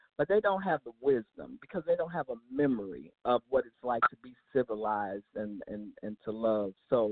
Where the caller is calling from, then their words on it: Houston, Texas, United States; I'm calling from Houston.